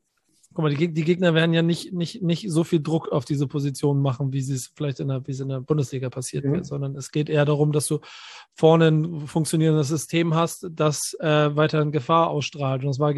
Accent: Hamburg, Germany; born there; Ich bin ja gebürtiger Hamburger. Ich liebe diese Stadt, ist die schönste Stadt der Welt

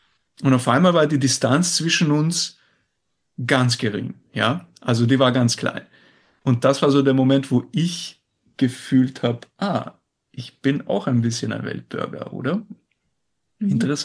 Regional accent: Bosnia & Herzegovina; moved away as an adult; Also ich bin in Bosnien aufgewachsen und bin dann halt für diesen Workshop geflogen, wo ich noch in Bosnien gelebt habe.

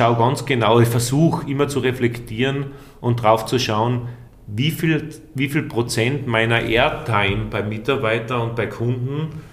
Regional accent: Austria; als Österreicher, überzeugter Österreicher, der gern da lebt

